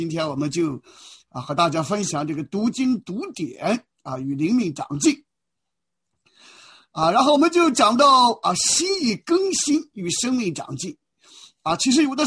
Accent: China; 所以我们中国人就把这个整个的 education 整个的教育我们就用读书来介绍读书来概括

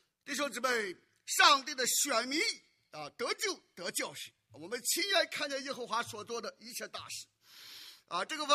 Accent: Shandong, China; 我小的时候在山东老家，哎，每年过春节的时候，爸爸妈妈都要献祭

